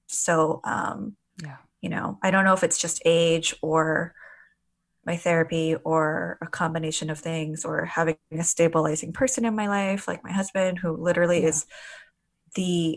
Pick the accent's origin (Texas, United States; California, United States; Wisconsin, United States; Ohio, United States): California, United States; Glendale; sister and I were born in the US in LA, and we lived in various parts of LA, but for most of our lives, we grew up in Glendale.